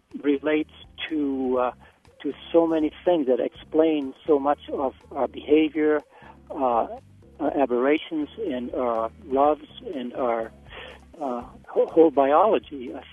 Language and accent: English; Maine, United States; I grew up here in Maine in the woods. I was at home in the woods, and I went to school here, and I have friends here